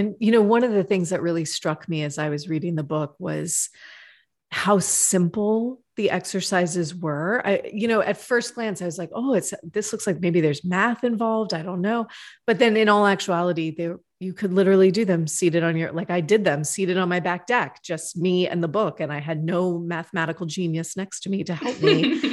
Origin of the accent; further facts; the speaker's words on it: Georgia, United States; Yeah, so that's my hometown.